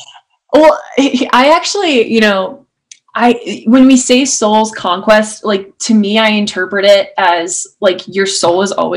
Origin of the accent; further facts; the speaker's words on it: Boston, Massachusetts, United States; now in Charlotte, United States; I was from Boston and it's cold up there a lot of the time. And down here, mm-hmm. I'm able to be outside more. I'm outside of Charlotte right now.